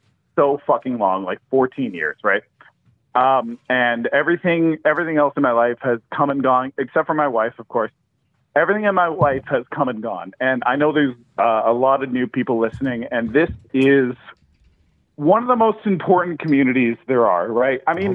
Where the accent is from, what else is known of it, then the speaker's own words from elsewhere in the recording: British Columbia, Canada; Yeah, but we're Canadian